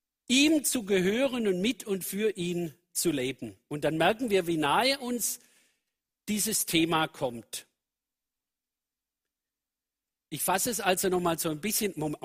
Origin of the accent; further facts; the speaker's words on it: Swabia, Germany; ich komme aus dem Schwäbischen, schaffe, schaffe, Häusle baue und nicht nach dem Mädle schaue.